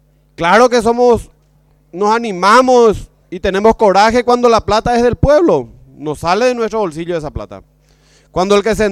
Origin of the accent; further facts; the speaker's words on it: Paraguay; Soñar como paraguayos en un país como el nuestro